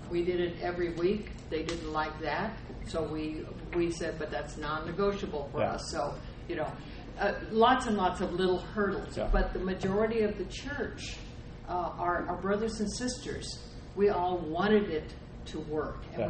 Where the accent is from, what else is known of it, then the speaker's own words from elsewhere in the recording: Carlsbad, New Mexico, United States; we're from Carlsbad, New Mexico, and our church was dwindling.